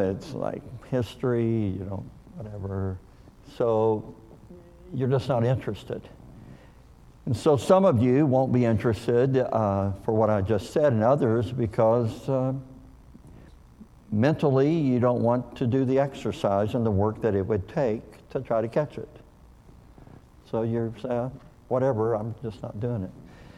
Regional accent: Kentucky, United States; moved away; also born or lived in Missouri, United States / Oklahoma, United States; But I am from Oklahoma. I moved there in 1978. I was born in Missouri, but I grew up in Kentucky. Now I've been in Oklahoma so long, I feel like I'm Okie.

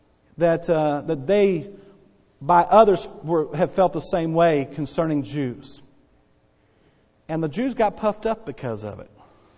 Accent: United States; born there; I was born and privileged to be born an American. And because I'm an American and born in America

